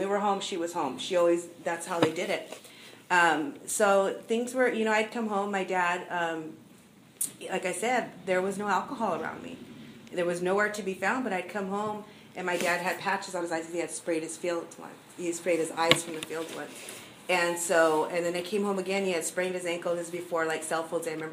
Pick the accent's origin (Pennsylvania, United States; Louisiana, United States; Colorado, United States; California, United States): California, United States; Guadalupe; also born or lived in Santa Maria; we were raised in church, and I grew up in Guadalupe. I was born here in Santa Maria.